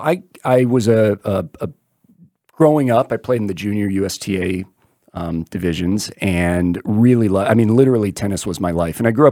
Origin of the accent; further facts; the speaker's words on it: Vero Beach, Florida, United States; also born or lived in Detroit; Oh, so originally I'm from Detroit. Was born there, moved to Florida when I was about 12. So I say that I'm from Florida just because the majority of my adolescence was me growing up in little, sleepy Vero Beach, Florida